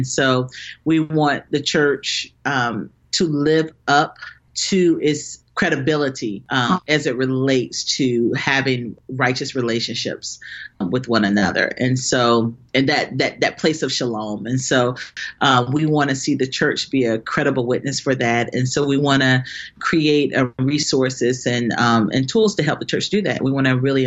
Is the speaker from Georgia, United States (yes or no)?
yes; Atlanta, Georgia, United States; also born or lived in Austin, Texas; I just relocated from Austin, Texas, back to what I call my hometown of Atlanta.